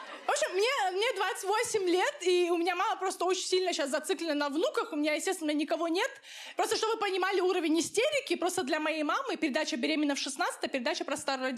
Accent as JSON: {"language": "Russian", "region": "Dagestan", "country": "Russia", "tie": "born or raised there", "said": "я из Дагестана родом."}